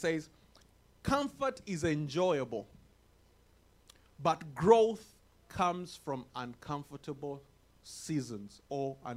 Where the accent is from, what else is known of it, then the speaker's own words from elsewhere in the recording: Uganda; moved away as an adult; I remember the first time I left my home country, Uganda, the Pearl of Africa. Glory to God. I left my home country. I was going to India to study.